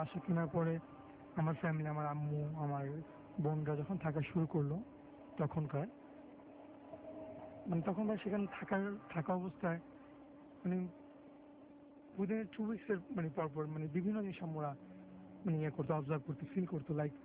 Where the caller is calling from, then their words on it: Dhaka, Dhaka Division, Bangladesh; ঢাকা বক্সিবাজার থেকে এসেছি।